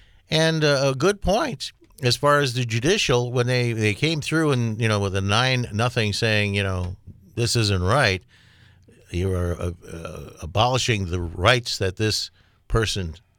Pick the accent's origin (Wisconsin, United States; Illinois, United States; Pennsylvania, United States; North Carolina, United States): Wisconsin, United States; South Milwaukee; who represents the southern part of Milwaukee, which includes my hometown of South Milwaukee.